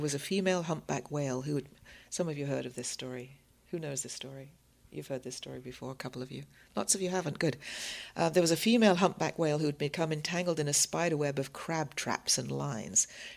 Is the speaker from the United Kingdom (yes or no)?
yes; England, United Kingdom; When I was a kid growing up in England